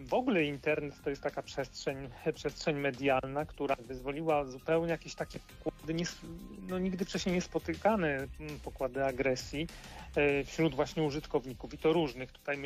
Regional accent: Łódź, Łódź Voivodeship, Poland; no w związku z tym, że tu mieszkam, jestem łodzianinem

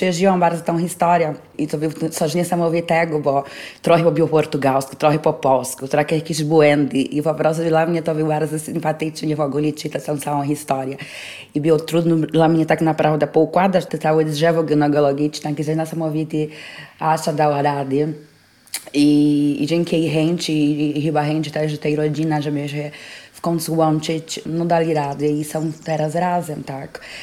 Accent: Brazil; Jestem z Polonii brazylijskiej, tak, a więc wiesz, moje rodziny ze strony tata są Polakami

